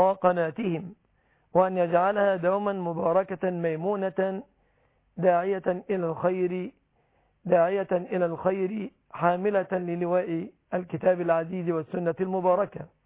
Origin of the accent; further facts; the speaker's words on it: Egypt; أن يحفظ بلادنا مصر